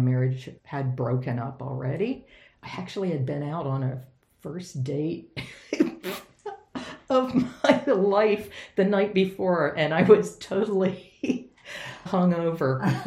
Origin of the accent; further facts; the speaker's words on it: Maryland, United States; In Western Maryland, pretty much everybody is Lutheran. So that's what happened to us. We grew up in the Lutheran church